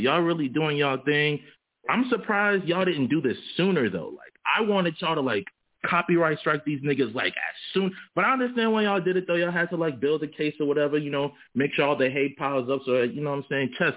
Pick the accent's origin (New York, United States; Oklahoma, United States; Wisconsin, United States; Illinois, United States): Illinois, United States; Chicago; Chicago. I'm from Chicago.